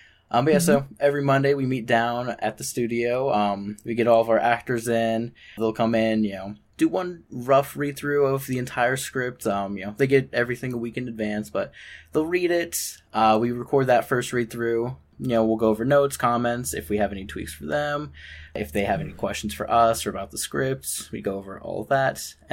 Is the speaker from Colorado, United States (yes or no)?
yes; Denver, Colorado, United States; So I am from Denver, Colorado. It's a nice, warm 92 degrees today.